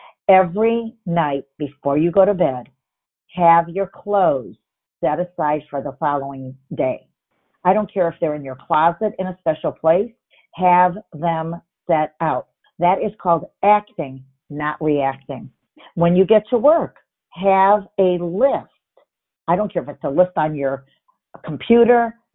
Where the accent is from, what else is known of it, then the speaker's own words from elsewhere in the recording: Midwest, United States; now in New York, United States; My goal was to move to New York, and I'm from the Midwest.